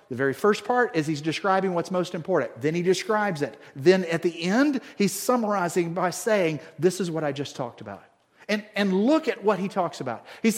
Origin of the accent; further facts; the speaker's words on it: the South, United States; I was raised in the South in an evangelical culture